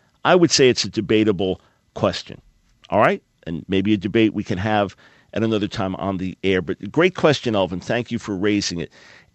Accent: Island Park, New York, United States; Yeah, I grew up in Island Park, right next to Long Beach.

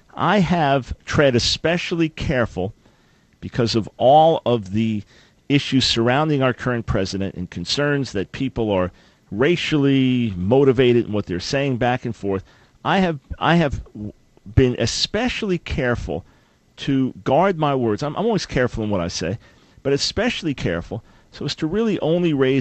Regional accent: New York, United States; Go Celtics, yes, because I'm a New Yorker, which means that you always root against the California teams, okay?

